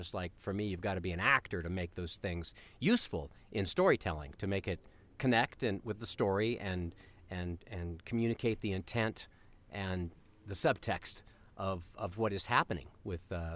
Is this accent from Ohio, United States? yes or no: no; Colorado, United States; I thought that was a hobby because I grew up in Colorado.